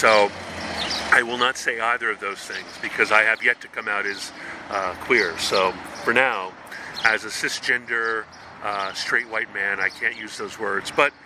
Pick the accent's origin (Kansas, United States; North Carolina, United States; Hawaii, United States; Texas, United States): Hawaii, United States; moved away; So I grew up in Hawaii, where being a third spirit or third gender or non-binary or gay, or actually more like transgender or third spirit, was perfectly, completely normal in Hawaii nei.